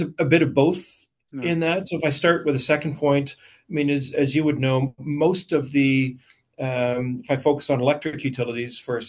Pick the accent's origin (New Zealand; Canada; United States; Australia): Canada; Ontario; now in Nova Scotia, Canada; Yeah, so I grew up in Ontario. I didn't grow up in Nova Scotia